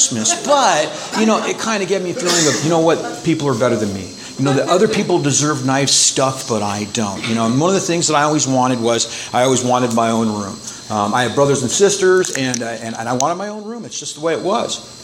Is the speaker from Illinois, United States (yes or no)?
no; La Crescenta, California, United States; I grew up in La Crescenta. I actually live in the town that I grew up in, where I partied and got loaded in, did all my damage, created all the wreckage that I did when I was out there.